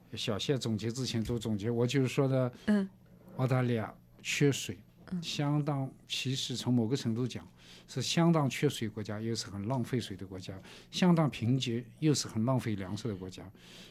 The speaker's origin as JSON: {"language": "Chinese", "country": "China"}